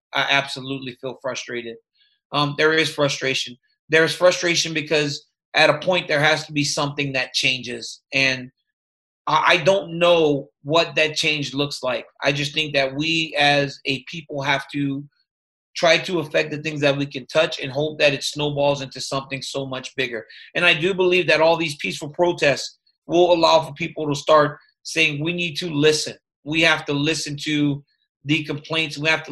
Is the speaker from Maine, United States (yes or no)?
no; Louisiana, United States; in Louisiana. I remember, I think David Duke had a television show on a public access station on TV every week in my hometown.